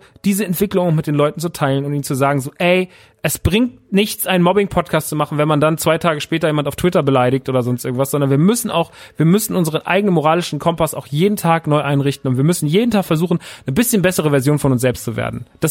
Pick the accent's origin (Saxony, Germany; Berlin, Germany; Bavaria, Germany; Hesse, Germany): Bavaria, Germany; Aschaffenburg; in Aschaffenburg gewesen, in meiner Heimat